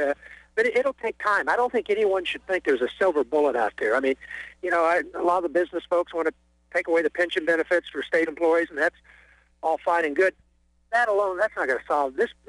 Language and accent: English; Charleston, United States; Growing up in Charleston, you know, being a Republican